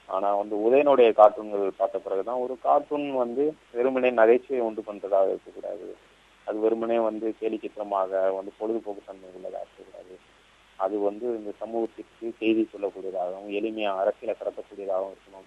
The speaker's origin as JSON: {"language": "Tamil", "town": "Mumbai", "region": "Maharashtra", "country": "India", "tie": "born or raised there", "said": "நான் பிறந்து வளர்ந்ததெல்லாம் மும்பை, என்னுடைய பூர்வீகம் வந்து திருநெல்வேலி. மற்றபடி அப்பாவுக்கு ரயில்வேல பணி, அதனால நாங்கள் மும்பையில் இருக்கோம்."}